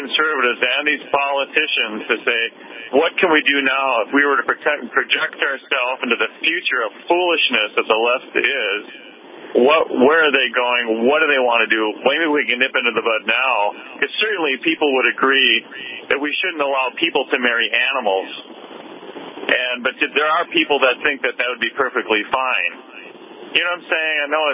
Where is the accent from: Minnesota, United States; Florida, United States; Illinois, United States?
Minnesota, United States; It's really in Minnesota. I'm from Minnesota.